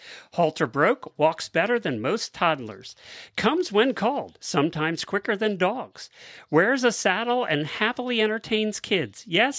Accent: Australia; accent: Australian; Add in my Aussie accent and your poor listeners wouldn't have stood a chance.

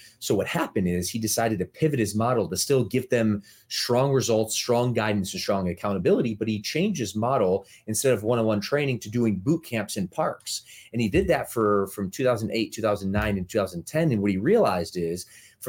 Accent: Midwest, United States; I was a huge Lakers fan back in the day, growing up in the Midwest.

